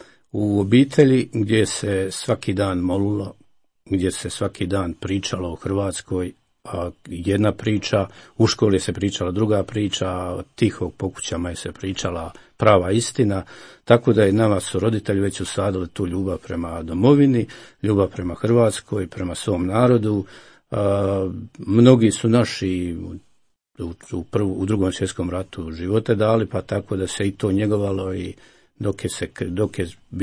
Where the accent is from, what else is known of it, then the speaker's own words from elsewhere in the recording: Crvenice, Federation of Bosnia and Herzegovina, Bosnia & Herzegovina; moved away as an adult; kad je iz mog sela, odakle sam ja, Crvenice, pokraj Tomislavgrada